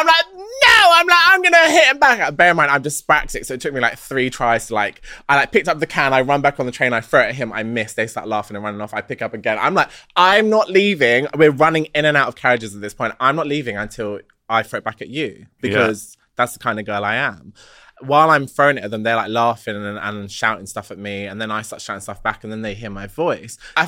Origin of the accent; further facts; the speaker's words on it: London, United Kingdom; moved away; And it's sad because like, I'm a Londoner born and bred, like, and I was just like, I just don't want to be here anymore.